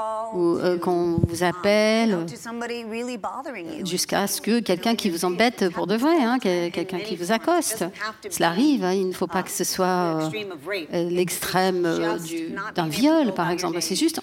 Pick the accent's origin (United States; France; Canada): United States; Texas; Et je viens du Texas et ça ne veut pas dire que je ne comprends pas ce qui se passe en Italie